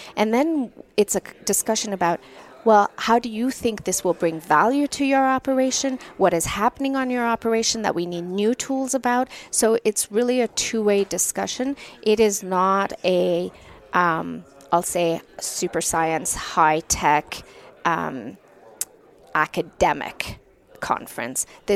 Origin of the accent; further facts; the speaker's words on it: Canada; as a Canadian and a geneticist in Canada.